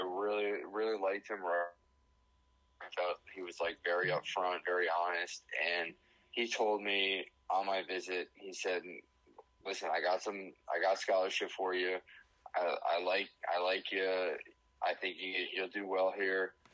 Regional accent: Cleveland, Ohio, United States; So, I'm born and raised in Cleveland, Ohio. To St. Ignatius High School in Cleveland

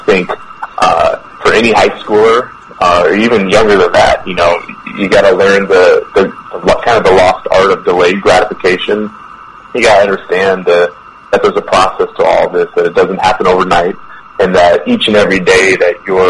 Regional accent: Los Angeles, California, United States; So I'm from Los Angeles. I grew up a huge Lakers fan

